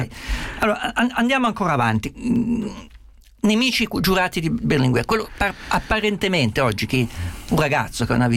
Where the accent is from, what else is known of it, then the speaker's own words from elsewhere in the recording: Perugia, Umbria, Italy; Io sono di Perugia